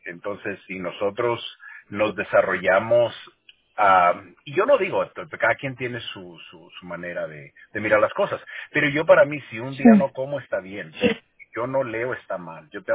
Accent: Mexico; Spanish is a second language; now in United States; Yo me crié en un rancho en México, nunca fui a la escuela, éramos 9 hermanos, la escuela estaba a 45 minutos caminando.

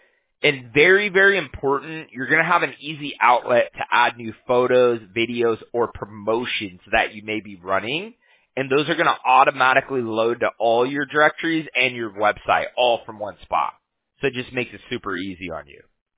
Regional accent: Huntington Beach, California, United States; I'm from Huntington Beach, right?

